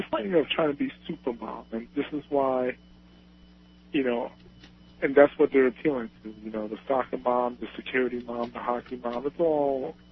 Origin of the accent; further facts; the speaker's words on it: United States; As an American, I am very proud that he's running